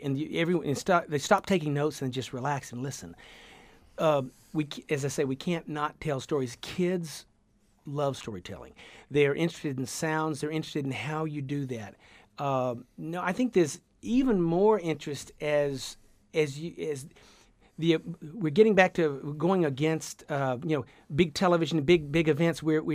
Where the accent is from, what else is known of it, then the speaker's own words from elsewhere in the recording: the South, United States; accent: Southern; So I try to hold on to my Southern accent, but it's in there. But sometimes I sound almost Northern. When I go down South, they think I'm sound Northern.